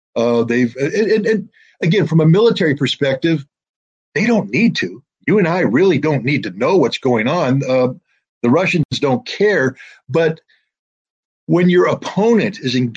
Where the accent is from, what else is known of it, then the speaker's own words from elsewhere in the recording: United States; I'm not anti-American. I'm an American. I've worn the uniform. I've served my country. I love my country.